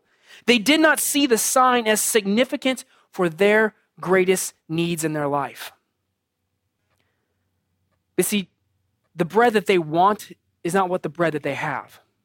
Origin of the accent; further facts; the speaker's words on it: San Diego, California, United States; I grew up in San Diego, and we're coming out around Coronado